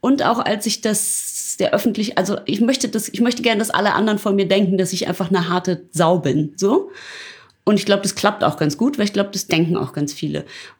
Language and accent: German; North Rhine-Westphalia, Germany; ich komme aus dem Ruhrpott